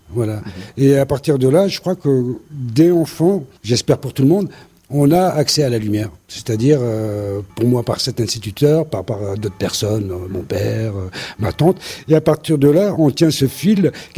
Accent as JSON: {"language": "French", "town": "Paris", "region": "Île-de-France", "country": "France", "said": "Moi, je suis parisien, enterré dans Paris, donc je connaissais pas tous ces lieux magnifiques."}